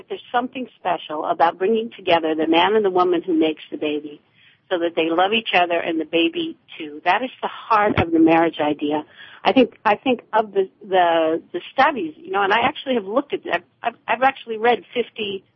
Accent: United States; no, actually, it's never been traditional in this country. I'm an American.

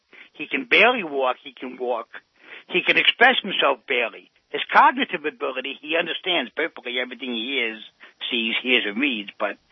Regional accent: New York, United States; now in Seattle, United States; Well, I'm previously from New York. I've only been here 7 months.

